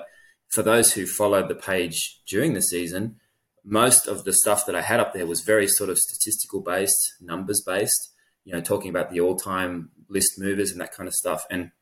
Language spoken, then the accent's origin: English; Australia; it didn't really mean anything as a 10-year-old in Australia, you know, before the internet.